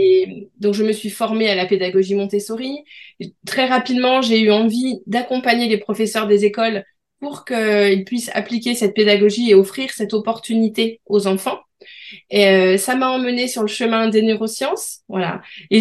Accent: France; je suis française

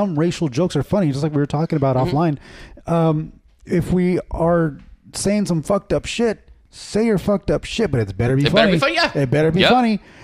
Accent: Los Angeles, California, United States; I grew up in East LA.

